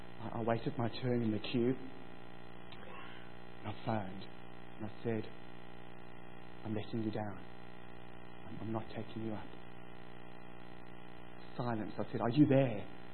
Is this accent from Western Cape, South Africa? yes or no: yes; Cape Town, Western Cape, South Africa; Hey, I'm from Cape Town, it's 24/7.